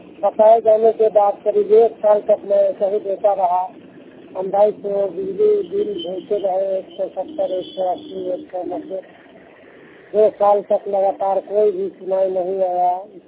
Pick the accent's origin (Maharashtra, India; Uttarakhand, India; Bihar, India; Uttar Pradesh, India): Bihar, India; Sikandra; सिकंदरा का निवासी हूँ, जमुई में सिकंदरा डिस्ट्रिक्ट जमुई बिहार।